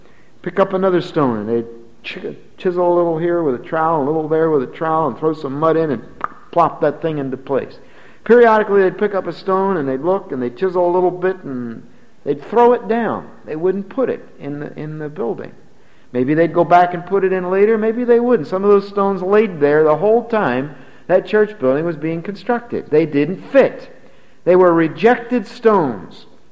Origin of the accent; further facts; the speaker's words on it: Pennsylvania, United States; But I grew up in Pennsylvania, and in Bucks County, Pennsylvania, there's a lot of stone houses.